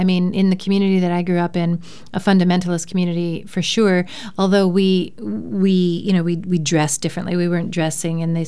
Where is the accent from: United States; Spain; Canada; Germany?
Canada; Steinbach, Manitoba; from my communities specifically, Steinbach, which is my hometown, but other communities in the area